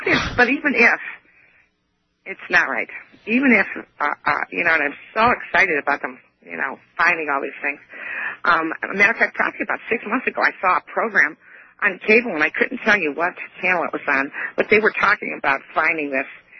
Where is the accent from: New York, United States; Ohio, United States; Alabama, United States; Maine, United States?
Ohio, United States; I'm from Ohio.